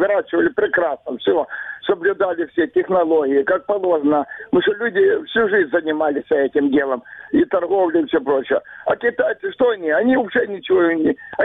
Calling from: Crimea, Ukraine; Это я из Крыма звоню. Во-первых, у нас крымско-татарский народ в основном занимался овощами и продуктами.

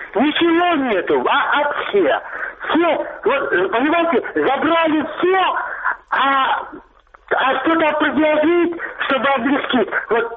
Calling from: Luhansk Oblast, Ukraine; Луганская область.

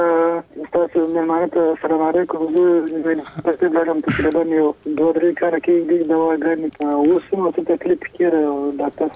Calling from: Paktika, Afghanistan; پکتیکا ولا جرحید ول سوالی څه خبره کوم

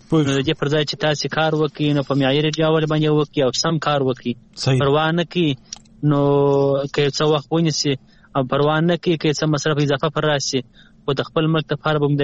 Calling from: Kandahar, Afghanistan; د قندهار سره په لای کې

